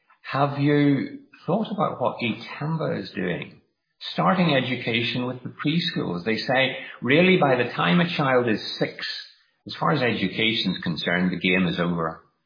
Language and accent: English; United Kingdom; Now, I'm not a South African expert, so I'll only talk about my own homeland of the UK.